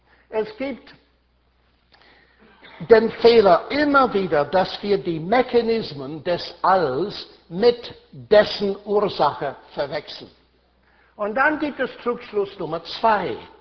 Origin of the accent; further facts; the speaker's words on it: Ireland; German is a second language; also born or lived in Germany; Sag ich, komme aus Irland.